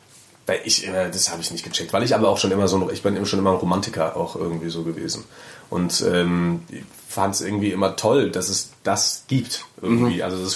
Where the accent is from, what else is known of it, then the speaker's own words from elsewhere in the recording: Lüdenscheid, North Rhine-Westphalia, Germany; ich bin ja in Lüdenscheid aufgewachsen, 80.000 Einwohner irgendwie, also so eine kleine Stadt einfach